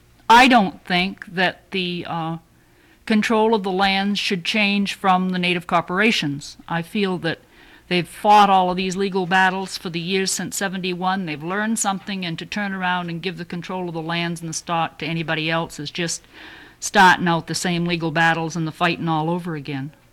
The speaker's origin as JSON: {"language": "English", "town": "Dillingham", "region": "Alaska", "country": "United States", "said": "and I'm from Dillingham."}